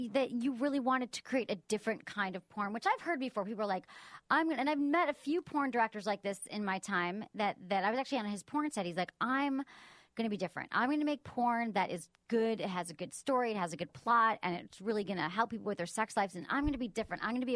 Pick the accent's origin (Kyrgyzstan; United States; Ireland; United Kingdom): United States; Michigan; No, in Michigan.